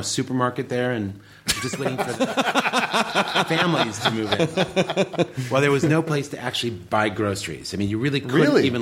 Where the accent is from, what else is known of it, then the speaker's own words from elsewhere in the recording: Detroit, Michigan, United States; also born or lived in Royal Oak; Well, I was born in Royal Oak, but I lived in the city of Detroit proper.